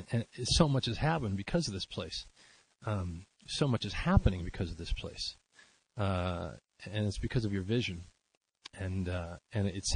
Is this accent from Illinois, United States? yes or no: yes; Chicago, Illinois, United States; I grew up outside of Chicago and started working in television in 1980.